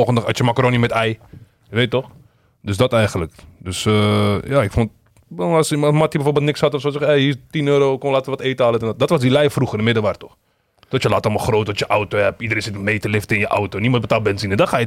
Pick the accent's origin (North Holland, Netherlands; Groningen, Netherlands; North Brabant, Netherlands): North Holland, Netherlands; Alkmaar; Ik kwam eigenlijk van Alkmaar naar Heergewaard wonen.